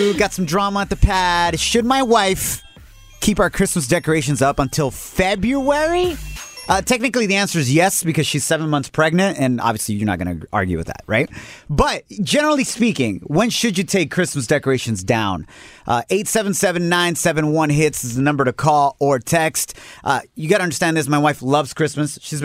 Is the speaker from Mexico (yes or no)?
yes; Mexico; And we're from Mexico.